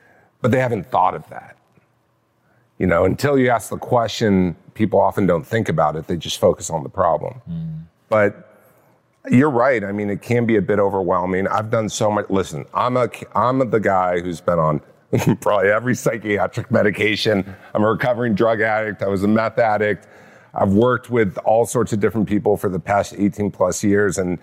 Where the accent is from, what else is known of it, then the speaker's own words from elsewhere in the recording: California, United States; Orange County.